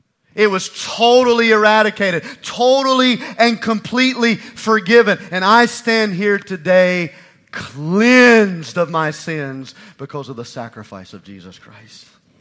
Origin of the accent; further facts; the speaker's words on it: North Carolina, United States; accent: Gaston County; I grew up in country churches, I guess. That was my Gaston County accent, by the way. That's how we sing over in Gaston County.